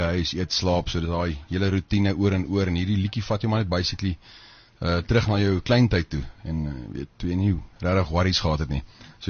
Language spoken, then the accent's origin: Afrikaans; Bushveld, South Africa; Ja, ek kom van die Bosveld vure en so aan.